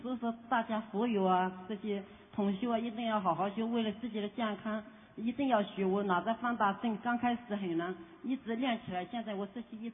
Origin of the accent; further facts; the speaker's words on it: Austria; 我是奥地利来的，已经退休了，已经4-5年了